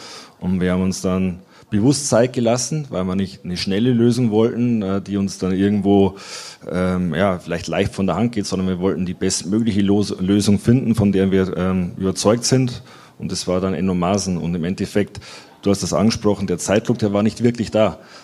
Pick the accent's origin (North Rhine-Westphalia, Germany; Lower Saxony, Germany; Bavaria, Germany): Bavaria, Germany; Cham; Aus der Oberpfalz.